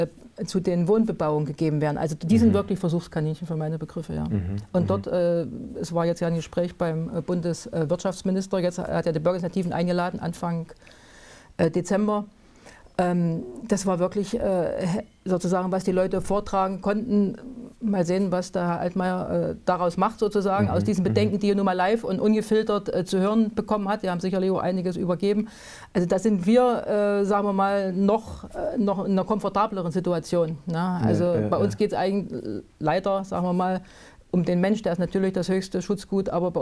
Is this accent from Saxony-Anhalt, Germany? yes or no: yes; Saxony-Anhalt, Germany; Und das ist für mich als jemand, der eben aus der Region kommt und eben, ich komme aus der Landwirtschaft, also meine Eltern sind Landwirte gewesen.